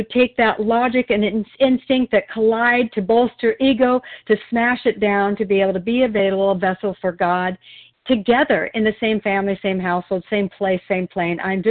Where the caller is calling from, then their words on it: Wilsonville, Oregon, United States; I'm a recovered compulsive overeater. I'm calling in from Wilsonville, Oregon.